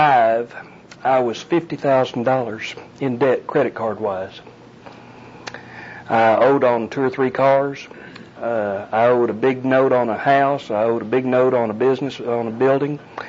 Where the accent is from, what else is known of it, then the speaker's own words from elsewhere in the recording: Wichita Falls, Texas, United States; I'm from Wichita Falls here. I moved here in 63. My family moved here, so that's all of my... lived in Wichita most of my childhood, all of my adult life.